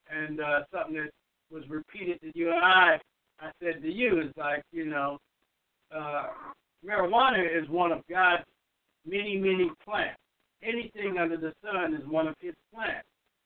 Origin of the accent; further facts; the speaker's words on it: Alabama, United States; Well, GRX, I'm sorry to inform you late, but we are from Bama.